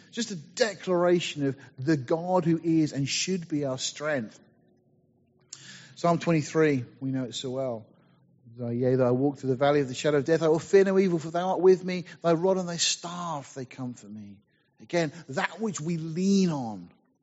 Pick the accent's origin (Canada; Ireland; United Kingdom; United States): United Kingdom; being British, of course, we didn't bother taking any raincoats or anything